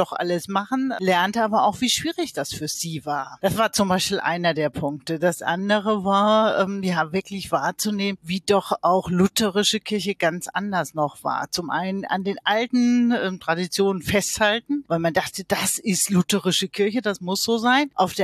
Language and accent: German; North Rhine-Westphalia, Germany; Ich komme aus Wittgenstein. Das ist eine Region in Deutschland, die fast kein Mensch kennt. Das ist neben dem Siegerland, ungefähr 150 Kilometer nördlich von Frankfurt. Aus einer ganz reformierten, kleinen Gegend, wo viel Wald, aber halt auch ein paar Dörfer sind